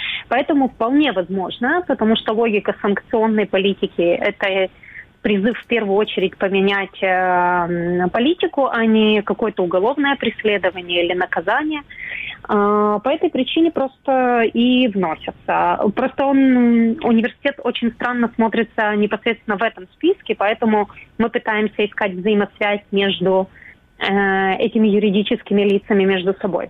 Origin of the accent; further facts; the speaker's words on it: Crimea, Ukraine; я сама из Крыма.